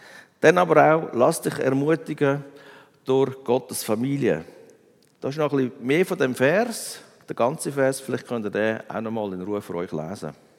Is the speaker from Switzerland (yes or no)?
yes; Aargau, Switzerland; ich bin ja in Aargau aufgewachsen und dann am Anfang, die ersten 10 Jahre, sind wir in einem ganz einfachen Block gewesen.